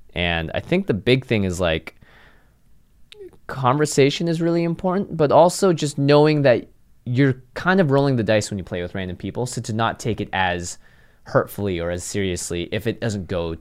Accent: Seattle, Washington, United States; I grew up in Seattle. I know about inclement weather.

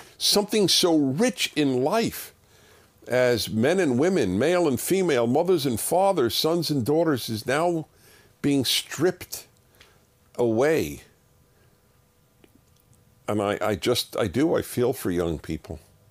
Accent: United States; Yes, my friend, this is one of the most depressing things in my life as an American.

